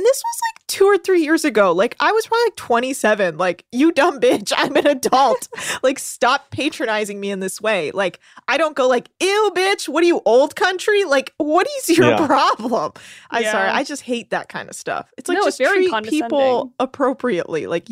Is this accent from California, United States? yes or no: yes; California, United States; accent: Californian; And I mean, whatever, like I'm from California, like I speak a certain way.